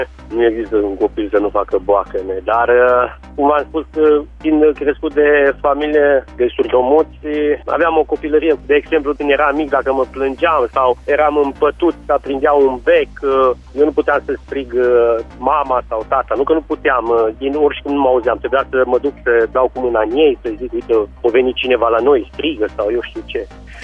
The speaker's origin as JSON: {"language": "Romanian", "town": "Rudăria", "region": "Caraș-Severin", "country": "Romania", "tie": "born or raised there", "also_born_or_lived": "Timișoara", "said": "M-am născut la Timișoara. Tatăl meu e jumate român, jumate peruan. S-a despărțit de mama când aveam 3 ani și de la 3 ani am plecat la Rudăria. Acolo mi-am făcut copilăria."}